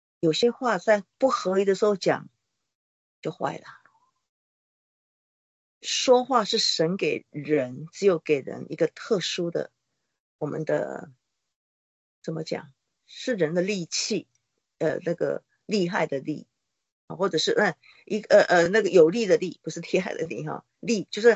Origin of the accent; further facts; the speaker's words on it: Taiwan; Chinese is a second language; 因为我是台湾的背景哈